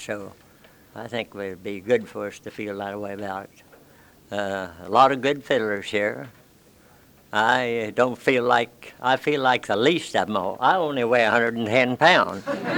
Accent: West Virginia, United States; So we're here from West Virginia.

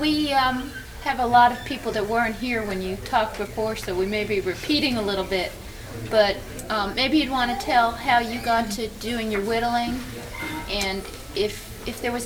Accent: New York City, New York, United States; I mean, where I grew up in New York City, the only time you had a knife in your hand, it wasn't to cut wood, you know.

